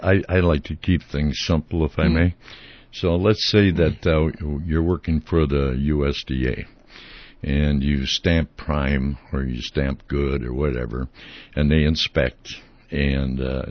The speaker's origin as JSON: {"language": "English", "town": "Northfield", "region": "Minnesota", "country": "United States", "said": "But anyhow, we're from Northfield, Minnesota."}